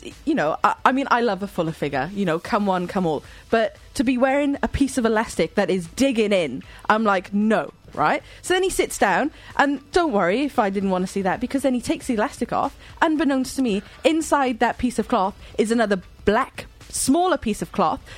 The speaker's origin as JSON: {"language": "English", "country": "United Kingdom", "said": "because I'm a Brit"}